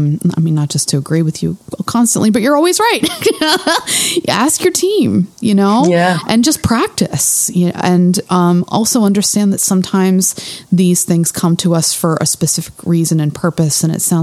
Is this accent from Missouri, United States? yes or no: no; Pennsylvania, United States; Well, I'm from that area too. Born and raised in Lancaster County.